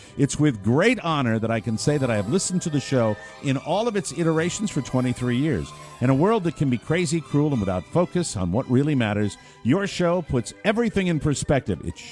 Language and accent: English; West Coast, United States; I'm from the West Coast, so I'm guessing it's a regional thing